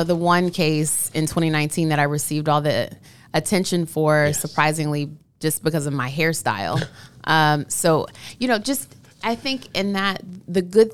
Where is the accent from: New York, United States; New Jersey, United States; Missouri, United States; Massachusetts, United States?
Missouri, United States; St. Louis; And I'm from St. Louis, so, you know, the show me state, Missouri.